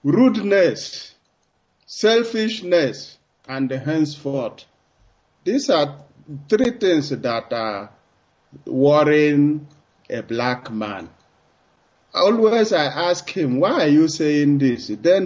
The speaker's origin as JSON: {"language": "English", "town": "Mbise", "region": "Imo", "country": "Nigeria", "lives_now": "Germany", "said": "from Ezealakohu Mbise. And I'm calling from Germany."}